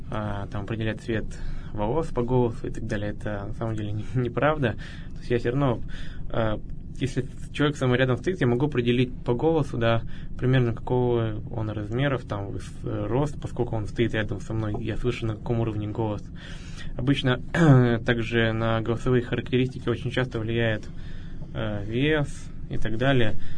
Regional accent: Uray, Khanty-Mansi Autonomous Okrug, Russia; now in Yekaterinburg, Russia; моя родина — это Ханты-Мансийский автономный округ. Родители у меня остались там, в маленьком городке Урай, а я уже несколько лет живу здесь, в Екатеринбурге.

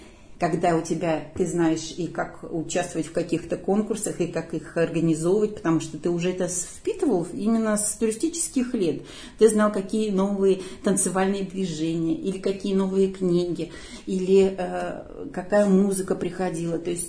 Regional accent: Novye Eltsy, Tver Oblast, Russia; born there

